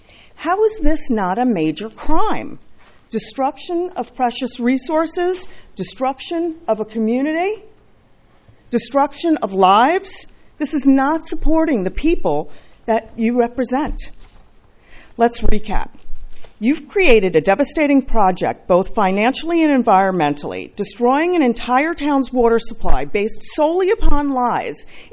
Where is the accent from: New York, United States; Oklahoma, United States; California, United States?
California, United States; Los Osos; from Los Osos.